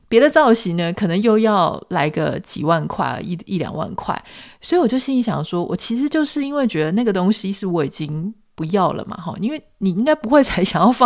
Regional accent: Taiwan; 那大家知道像我们台湾人有一些习惯，

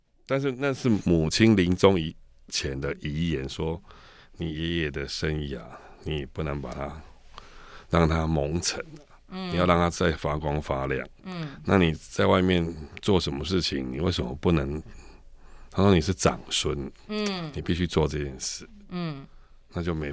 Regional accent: Tainan, Taiwan; 台南，那因为我们是台南人

